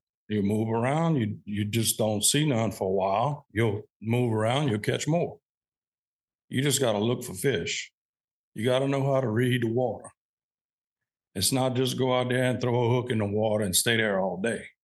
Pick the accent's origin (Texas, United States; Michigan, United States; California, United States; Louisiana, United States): Louisiana, United States; I'm 65 years old. Born and raised in Louisiana. Been here all my life fishing since I'm a kid.